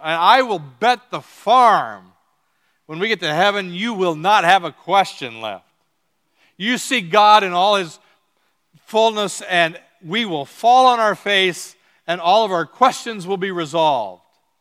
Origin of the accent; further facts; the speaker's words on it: Iowa, United States; born there; also born or lived in Illinois / Wisconsin; now in Minnesota, United States; I've always lived in the Midwest. I was born in Iowa. I lived in Illinois for a long time, Wisconsin for 20 years, now Minnesota.